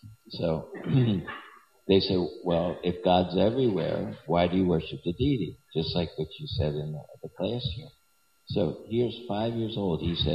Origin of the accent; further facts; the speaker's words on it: Baltimore, Maryland, United States; In 1980, I went back to visit my hometown, Baltimore, and my son was 5 years old there.